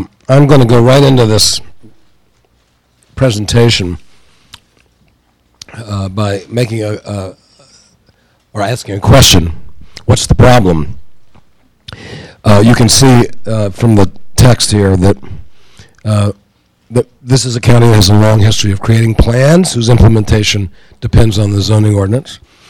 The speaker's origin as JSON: {"language": "English", "town": "Houston", "region": "Texas", "country": "United States", "tie": "born or raised there", "said": "I was born and raised in Houston."}